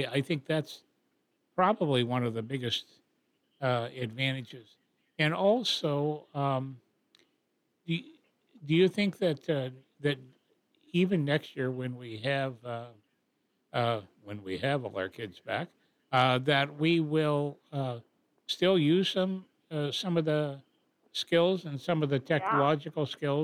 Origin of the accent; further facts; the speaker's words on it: Ellensburg, Washington, United States; You know, I grew up in Ellensburg, which was probably a school district about the same size as maybe a little bit bigger than Vashon